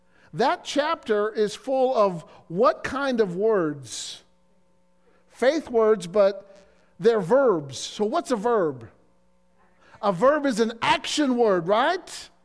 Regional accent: Illinois, United States; For example, the area that I grew up in Illinois, there's a state park called Starved Rock State Park.

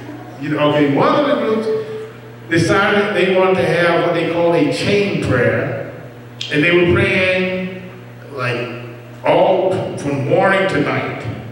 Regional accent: New York, United States; I'm from New York, but there's a lot of stuff going wrong

